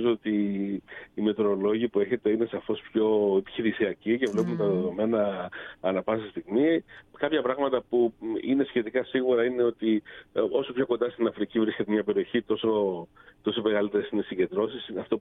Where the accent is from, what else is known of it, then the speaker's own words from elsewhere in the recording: Thessaloniki, Central Macedonia, Greece; Αν και κατάγομαι από τη Θεσσαλονίκη